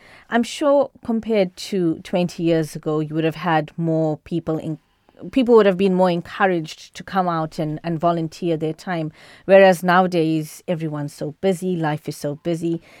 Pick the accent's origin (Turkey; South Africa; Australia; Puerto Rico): South Africa; moved away as an adult; now in Isle of Man; 4 years ago when I moved over, I was walking on the high street, and I'm from South Africa where you've got litter everywhere.